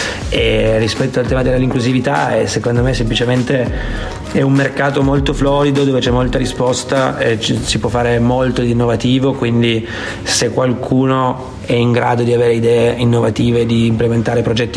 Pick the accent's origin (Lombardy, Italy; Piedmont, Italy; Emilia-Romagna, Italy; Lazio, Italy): Piedmont, Italy; Turin; a noi è venuto anche bene perché siamo cresciuti, nati e cresciuti a Torino